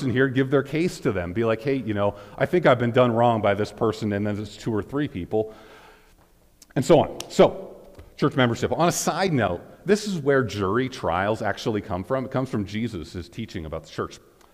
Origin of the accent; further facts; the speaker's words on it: Canada; the thing I carry around to prove that I'm Canadian